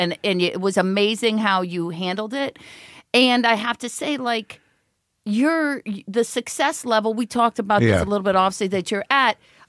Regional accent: East Cleveland, Ohio, United States; now in Los Angeles, United States; I grew up East Cleveland.

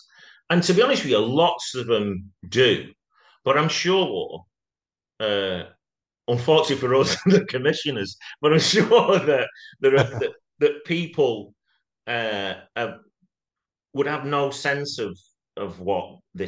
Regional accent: United Kingdom; we're about class, aren't we? We're British.

